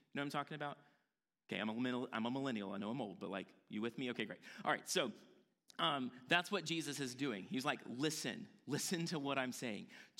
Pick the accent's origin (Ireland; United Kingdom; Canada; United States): United States; the South; Like, I grew up in the South, right?